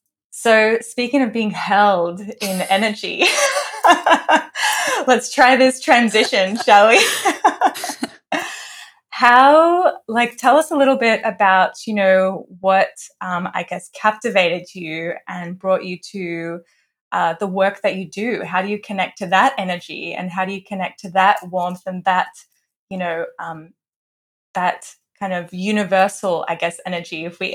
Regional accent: Australia; now in Canada; being an Australian living in Canada.

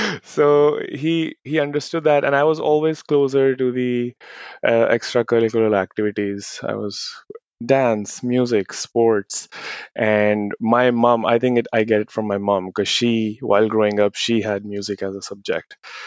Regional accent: Rajouri Garden, Delhi, India; While growing up, I grew up in Rajouri Garden. I was born in Rajouri Garden before moving to Dwarka.

